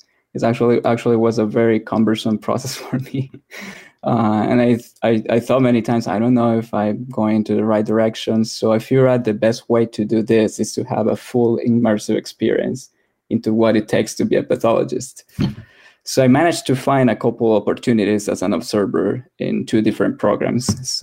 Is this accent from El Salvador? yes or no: yes; El Salvador; moved away as an adult; now in United States; I'm not originally from here. I was born and raised in El Salvador, Central America.